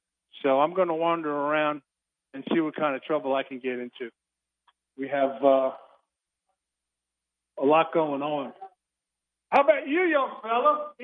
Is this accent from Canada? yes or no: no; Brooklyn, New York, United States; Hi, I'm from Brooklyn.